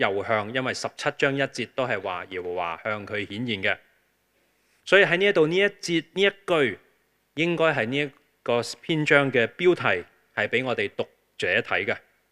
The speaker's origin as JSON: {"language": "Cantonese", "country": "Hong Kong", "said": "系啊，我哋香港人好紧张嗰个界线"}